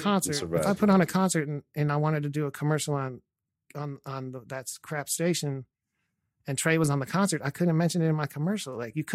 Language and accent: English; Houston, Texas, United States; I come from Houston from the days when the … lost their distribution